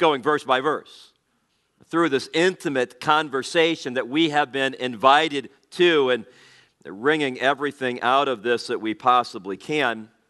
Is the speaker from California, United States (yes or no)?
no; Gary, Indiana, United States; Now, understand, I'm from Gary.